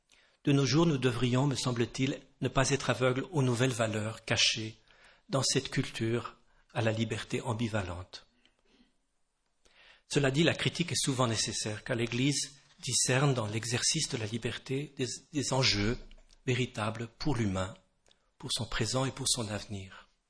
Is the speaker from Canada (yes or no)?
yes; Canada; je suis Canadien d'origine